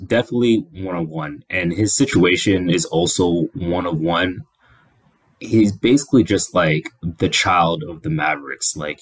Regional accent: Kenya; Like his wife is also is half Kenyan and I'm Kenyan. And so Dirk married just like basically directly into my culture.

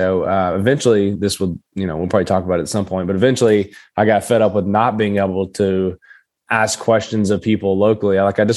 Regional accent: Kentucky, United States; Yeah. So I grew up southeastern Kentucky. It's Appalachia. A lot of people are probably wondering where my accent is. Unfortunately, I lost it in college, most of it.

